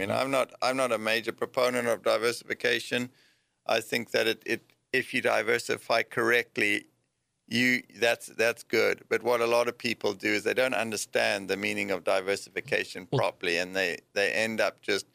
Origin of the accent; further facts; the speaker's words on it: South Africa; because I'm come from South Africa